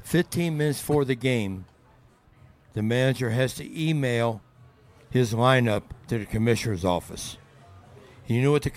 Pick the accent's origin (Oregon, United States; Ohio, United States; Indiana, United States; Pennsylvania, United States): Ohio, United States; Cincinnati; I'm from Cincinnati. The Reds play on Pete Rose Way.